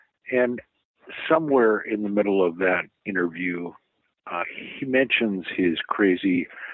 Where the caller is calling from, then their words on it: United States; in Washington.